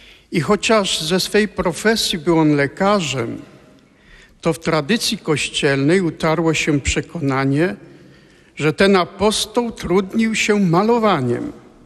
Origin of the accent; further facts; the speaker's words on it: Malczyce, Lower Silesian Voivodeship, Poland; born there; Urodziłem się na Dolnym Śląsku w parafii Malczyce.